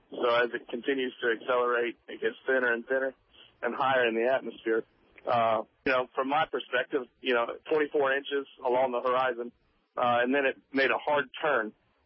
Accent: Florida, United States; now in California, United States; I grew up in the Space Coast. My dad was working as a space center.

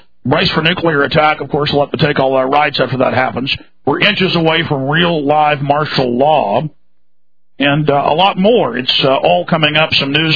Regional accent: Dallas, Texas, United States; That's a big church, by the way, folks. I'm from Dallas.

